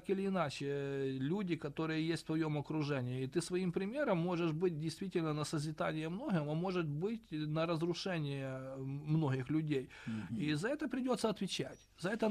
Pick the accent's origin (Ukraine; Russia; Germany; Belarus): Ukraine; я как из Украины это ставлю, там я более ориентируюсь в своей стране